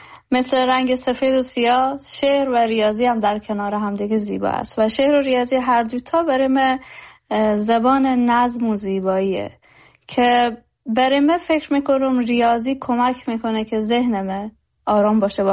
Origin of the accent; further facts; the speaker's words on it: Herat, Afghanistan; زادگاه من هرات هست و هرات جایی است که در هر کجای جهان که باشم فرق نمیکنه